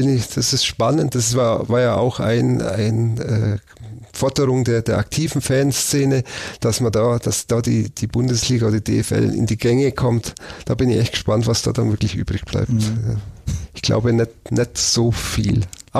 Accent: Augsburg, Bavaria, Germany; Also in so einer Ausnahmesituation möchte ich nichts ausschließen, aber als Augsburger denke ich, sie bleiben drin, knapp.

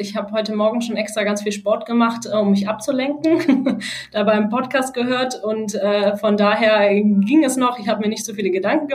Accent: North Rhine-Westphalia, Germany; aus einem kleinen Dorf am linken Niederrhein. Und da, so wie du es gerade gesagt hast, bin ich aufgewachsen auf einem Pferdehof.

